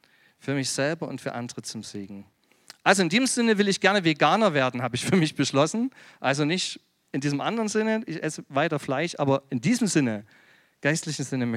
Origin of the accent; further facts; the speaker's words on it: Chemnitz, Saxony, Germany; Ich komme aus Chemnitz-Rabenstein ursprünglich.